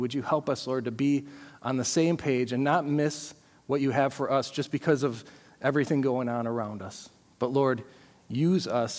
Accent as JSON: {"language": "English", "town": "Hamburg", "region": "New York", "country": "United States", "tie": "born or raised there", "also_born_or_lived": "West Michigan", "said": "I'm from this area. I grew up in Hamburg and Orchard Park and spent most of my adult life so far in West Michigan, but have been back since January, about 8 weeks before COVID hit."}